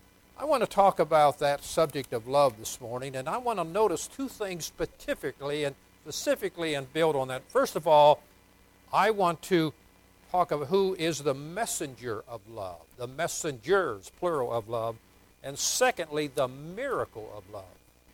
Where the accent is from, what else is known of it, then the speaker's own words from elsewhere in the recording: Newark, Ohio, United States; I preach at church in Newark because that's my hometown.